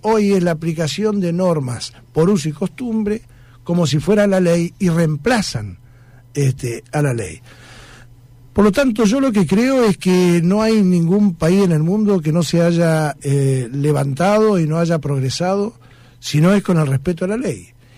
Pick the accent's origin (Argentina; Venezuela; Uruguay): Argentina; somos adictos los argentinos, que al chisme.